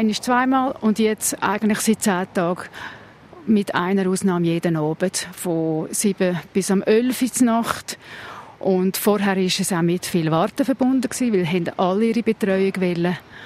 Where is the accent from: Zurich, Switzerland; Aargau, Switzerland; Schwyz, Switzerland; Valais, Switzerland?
Schwyz, Switzerland; Einsiedeln; Ich bin hier in Einsiedeln aufgewachsen.